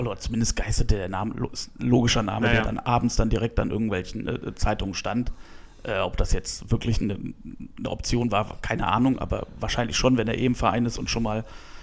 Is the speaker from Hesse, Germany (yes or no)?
no; Cologne, North Rhine-Westphalia, Germany; Ich kenne es ja auch aus meiner Düsseldorfer Zeit ein bisschen. Deswegen, als Kölner hätte ich jetzt nicht so wahnsinnige Bauchschmerzen.